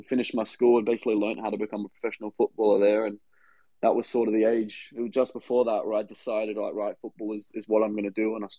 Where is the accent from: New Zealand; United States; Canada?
New Zealand; growing up in New Zealand at the start of Australia, it was soccer